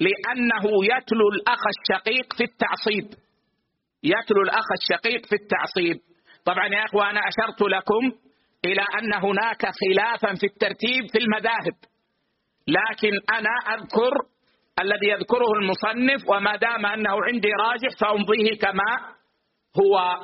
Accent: Saudi Arabia; عندنا في السعودية

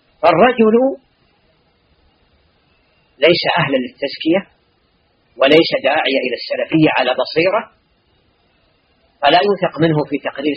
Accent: Saudi Arabia; بلادنا السعودية

